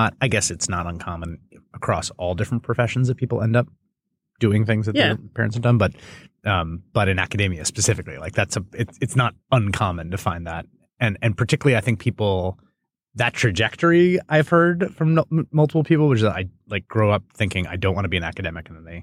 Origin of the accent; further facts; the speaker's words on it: New York, United States; from the first time I was down there as a New Yorker being like, this